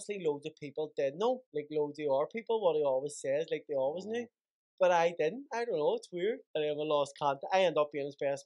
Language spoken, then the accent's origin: English; Belfast, Northern Ireland, United Kingdom; I grew up down the Lower Falls, but my family's off in Divis. My granny and all lived in Divis. My daddy was born in Divis